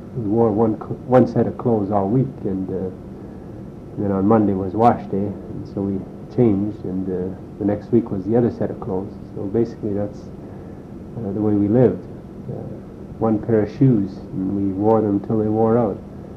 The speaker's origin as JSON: {"language": "English", "region": "Saskatchewan", "country": "Canada", "tie": "born there", "said": "I was born in Saskatchewan, 1940, a small town near Lawson, which is actually close to Moose Jaw. I was born out in a farm."}